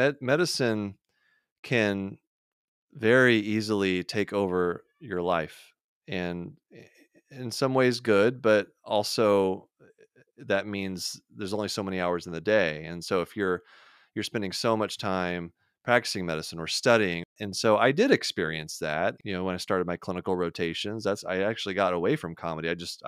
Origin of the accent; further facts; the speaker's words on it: Houston, Texas, United States; I grew up in Houston, Texas, and a friend of mine, my best friend from back home